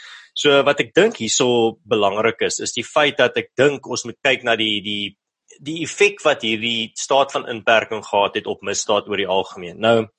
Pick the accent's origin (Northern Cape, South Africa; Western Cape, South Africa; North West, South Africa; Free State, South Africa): Western Cape, South Africa; Malmesbury; in my tuisdorp van Mamesbury